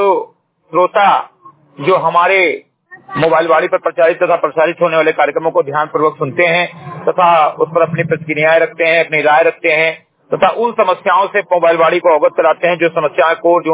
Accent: Uttar Pradesh, India; ग्राम सभा सिमरी घटाई विकासखंड मेनपुरा जनपद बहराइच का मूल निवासी हूं

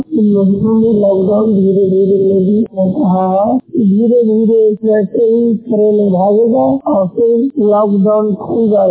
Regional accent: Sherpur, Bihar, India; now in Delhi, India; मैं नालंदा जिला का वासी हूँ। मेरा गांव का नाम शेरपुर है, मैं दिल्ली में रह रहा हूँ।

